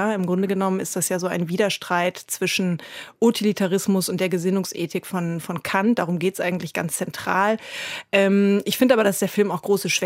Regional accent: Münster, North Rhine-Westphalia, Germany; born there; Richtig, also ich bin in Münster geboren, bin dann aber recht früh mit meiner Familie in die Suburbs gezogen.

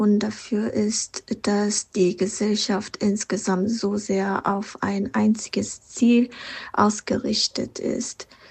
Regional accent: South Korea; da ich meine Kindheit in Korea verbracht habe

